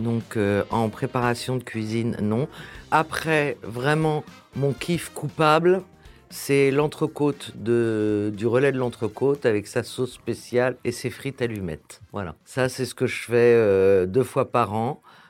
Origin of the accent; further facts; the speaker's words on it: Paris, Île-de-France, France; Je suis né à Paris. J'ai vécu toute ma vie à Paris. Je viens du béton.